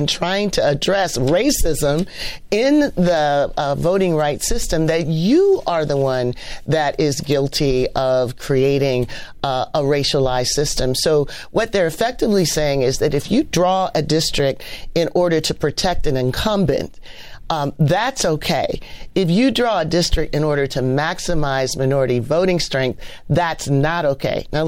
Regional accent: Canton, Ohio, United States; born or raised there

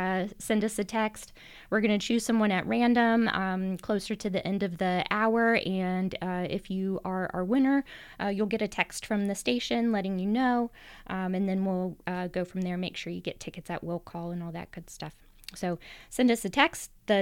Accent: the South, United States; accent: Southern; Usually my Southern accent doesn't come out on S's, so I don't know what's going on there. It's usually R's.

